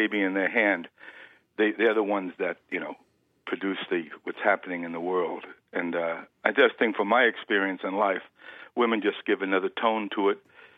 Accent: New York City, New York, United States; I was born and raised in New York City.

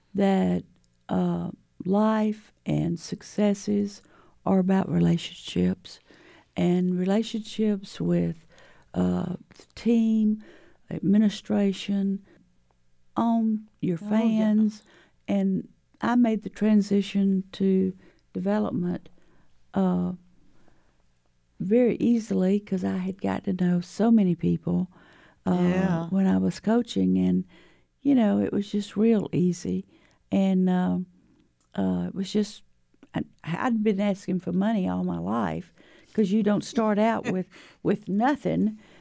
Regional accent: Louisiana, United States; also born or lived in West Texas; Of course, born and raised in Louisiana. Did start first grade in West Texas, though.

